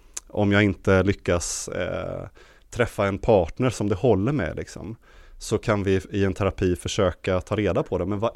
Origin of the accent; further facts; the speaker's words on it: Sweden; accent: Småland/Halland mix; Och sen så är min farsa från Halland, så jag har liksom en sån dialekt.